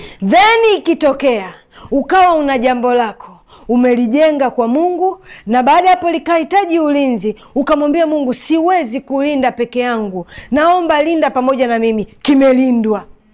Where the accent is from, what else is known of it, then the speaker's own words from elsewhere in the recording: Goba, Dar es Salaam, Tanzania; born there; Siku mimi nimezaliwa Goba.